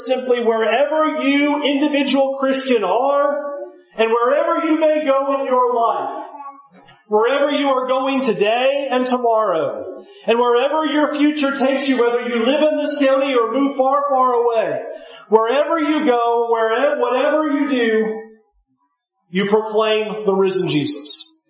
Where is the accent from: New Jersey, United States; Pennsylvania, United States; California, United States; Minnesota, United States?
California, United States; San Diego; We grew up in San Diego in the same vicinity, not together, but we're around each other from time to time.